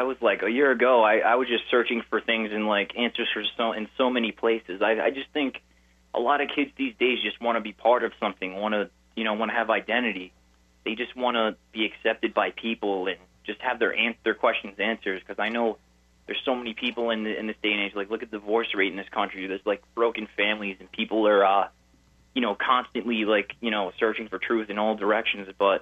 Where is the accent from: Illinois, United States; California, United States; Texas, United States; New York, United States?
New York, United States; Mastic Beach; I'm from Mastic Beach here on Long Island, New York. You know, I'm from the East Coast